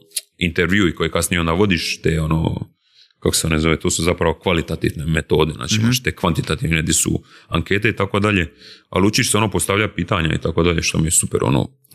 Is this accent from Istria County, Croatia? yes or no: no; Split, Split-Dalmatia County, Croatia; Gdje sam došao iz Splita za Zagreb